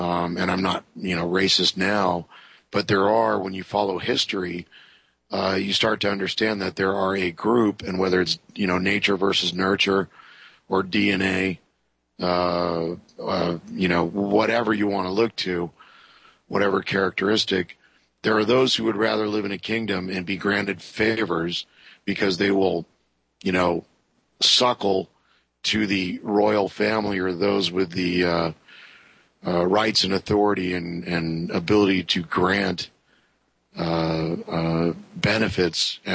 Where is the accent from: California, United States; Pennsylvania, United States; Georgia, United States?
California, United States; San Diego; And although I may be from the South, it's Southern California, i.e. San Diego.